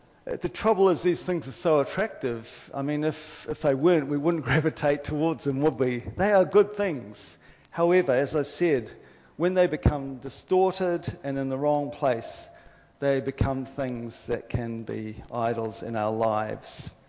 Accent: Sydney, New South Wales, Australia; born there; so I was born in Sydney.

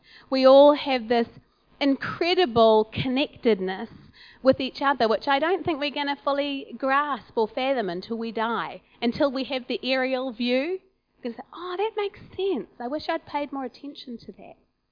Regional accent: Auckland, New Zealand; also born or lived in Wellington; now in Waiuku, New Zealand; I was born in Wellington, grew up in Auckland, and we didn't move out here until I was in my early 20s.

